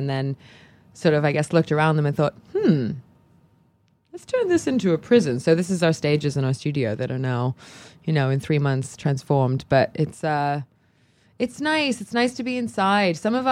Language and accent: English; Cherry Hill, New Jersey, United States; accent: Cherry Hill and London; also born or lived in London; Everybody kind of assumes that I am Australian because my accent will kind of, I guess when you combine Cherry Hill and London, you get Australia.